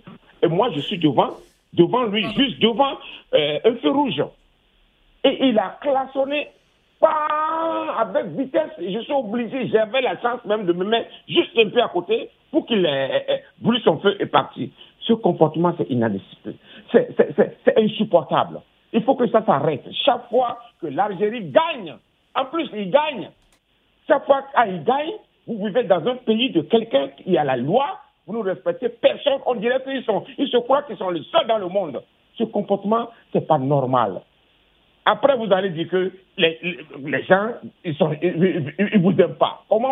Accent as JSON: {"language": "French", "country": "Benin", "said": "Moi, je suis béninois"}